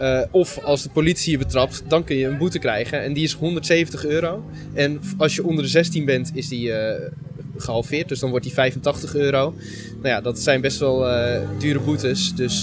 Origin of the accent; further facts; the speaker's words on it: Groningen, Netherlands; Want ik kom zelf uit Groningen.